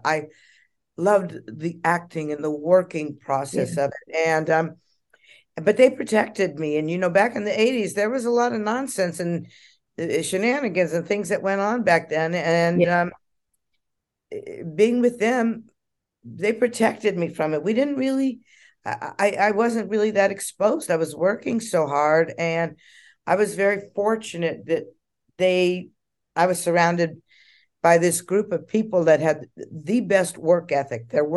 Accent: Hollywood, California, United States; Well, I was raised in Hollywood, but from the time from the age of five to right before my eighth birthday, I was in foster homes

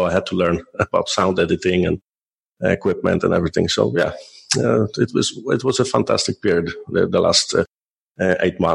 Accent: Poland; also born or lived in India; now in Norway; But I'm not from Norway. I'm from Poland originally. And I moved to Norway actually because after living in India as a young man

